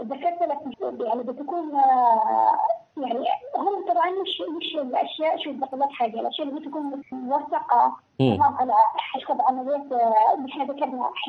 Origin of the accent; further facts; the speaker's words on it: Yemen; وما تليق بنا كيمنيين